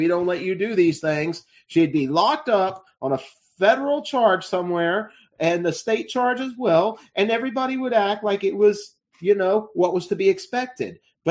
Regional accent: United States; And I feel like as an American, she's traveling to another country.

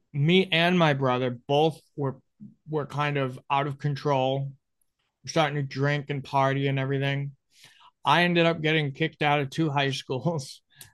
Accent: Grafton, Massachusetts, United States; I grew up in Grafton, Massachusetts, which is central Massachusetts near Worcester, Massachusetts. And I grew up in the suburbs.

